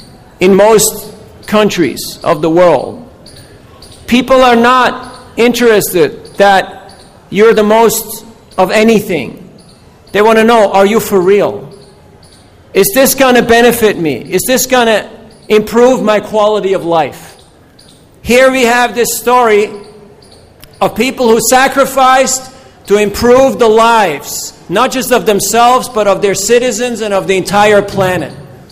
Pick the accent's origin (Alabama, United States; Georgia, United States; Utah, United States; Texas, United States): Texas, United States; Dallas; I met a lady from Dallas, Texas. I'm from Dallas, Texas.